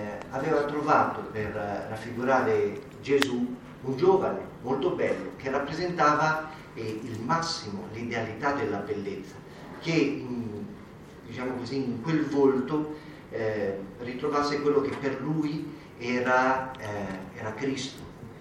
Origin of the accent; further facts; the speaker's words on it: Milan, Lombardy, Italy; Io sono di Milano, quindi diciamo molto lontano.